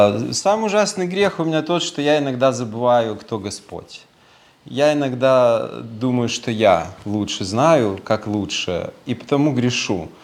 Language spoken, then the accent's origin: Russian; Belarus; moved away as an adult; now in Saint Petersburg, Russia; я сам родом из Белоруссии. Олег просил, чтобы я немножко свою биографию рассказал, поэтому пока расскажу, не спешите. В Питере я с 2000 года приехал